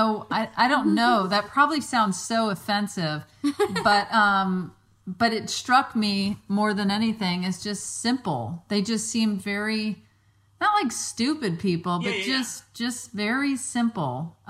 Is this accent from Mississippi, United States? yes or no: yes; Mississippi, United States; Well, yeah, I was going to say like when we go to Mississippi to my hometown, it's very sit on a porch swing, go walk by the beach or to the coffee shop.